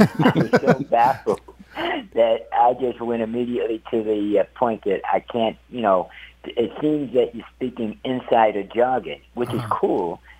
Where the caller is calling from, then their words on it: Brooklyn, New York, United States; I'm calling from Brooklyn.